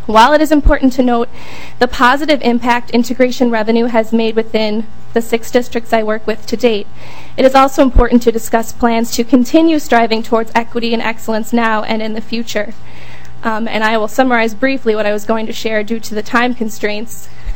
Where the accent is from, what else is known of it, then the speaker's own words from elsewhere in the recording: Chicago, Illinois, United States; now in New Ulm, United States; I will say I'm originally from Chicago, and I now live in New Ulm, which is slightly culture shock.